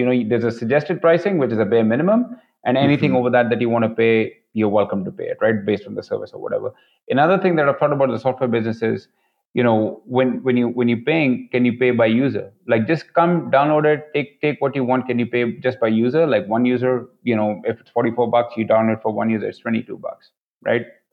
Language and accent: English; India; I fit the criteria. I'm Indian.